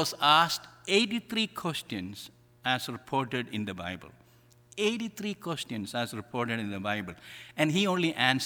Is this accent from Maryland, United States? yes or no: no; Strongsville, Ohio, United States; You know, I come from Strongsville in a small neighborhood.